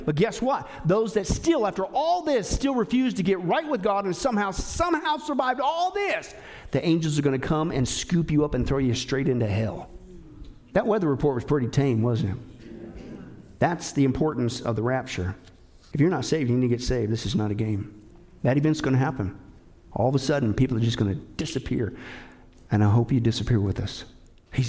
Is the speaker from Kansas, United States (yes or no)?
yes; Kansas, United States; born or raised there; also born or lived in Nebraska